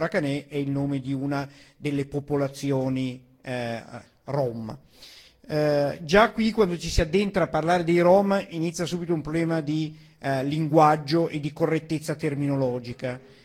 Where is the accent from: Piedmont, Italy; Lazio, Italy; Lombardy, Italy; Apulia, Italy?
Lombardy, Italy; Milan; vengo da Milano, noto comune in provincia di Arcore